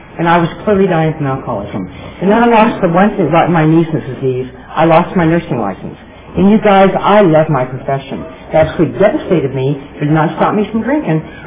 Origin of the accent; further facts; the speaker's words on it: Nebraska, United States; well, I'm from Nebraska.